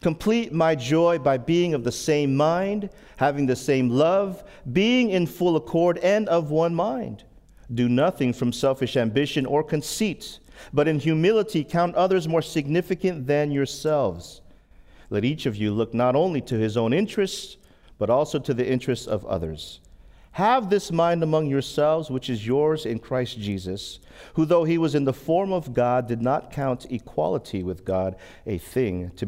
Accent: Vallejo, California, United States; And in growing up in Vallejo, one of the things I like to say is, please do not hold that against me.

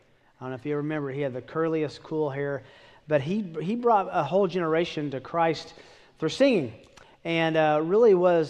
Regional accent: United States; So they were, I'm an American, so I'm a novelty.

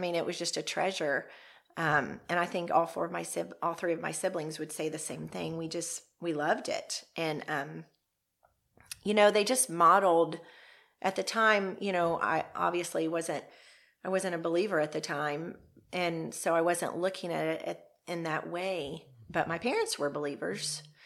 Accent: Arkansas, United States; But just even as a little girl, I grew up in Arkansas

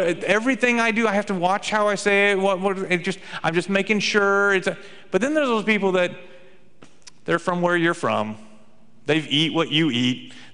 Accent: Texas, United States; My wife and I grew up in Texas. I know the accent's not always there

